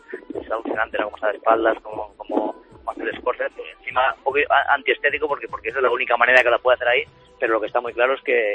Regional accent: Valladolid, Castile and León, Spain; Yo creo que todos los que somos de Valladolid

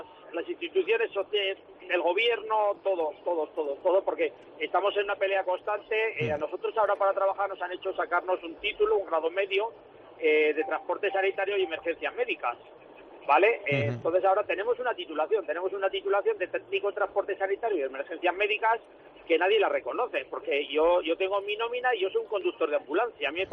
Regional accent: Zaragoza, Aragon, Spain; nosotros somos de Zaragoza

